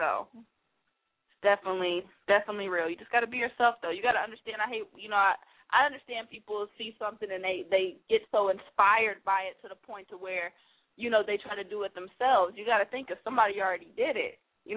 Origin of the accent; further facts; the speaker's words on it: Detroit, Michigan, United States; now in Atlanta, United States; You know, I'm in Atlanta right now, but I'm from Detroit.